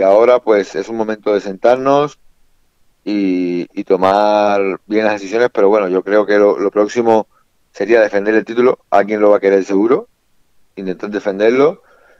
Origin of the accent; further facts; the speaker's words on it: Cuba; Mira, yo soy cubano